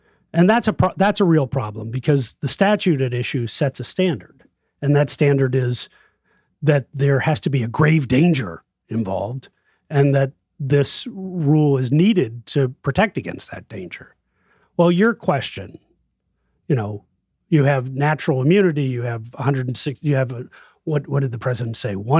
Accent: Ireland; So as an Irishman, you know, the flat cap is an important part of of our culture.

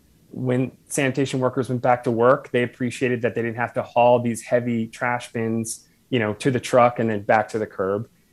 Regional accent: Virginia, United States; I remember as a kid growing up in Virginia as a high school student

